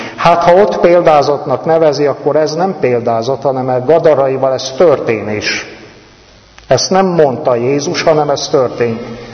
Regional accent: Transylvania, Romania; egy színmagyar, színreformátus faluban nőttem fel Erdélybe. Nagyon erős hagyományokkal, gyönyörű szép népviselettel.

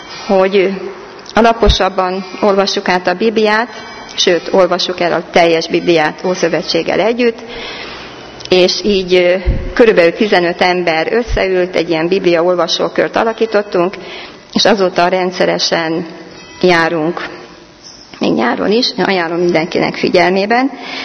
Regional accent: Kunmadaras, Jász-Nagykun-Szolnok, Hungary; born there; A mi kis falunkban, ahol születtem, Kunmadarason, ez Karcag mellett van, Berekfürdő mellett, ezt mindenki hallotta már.

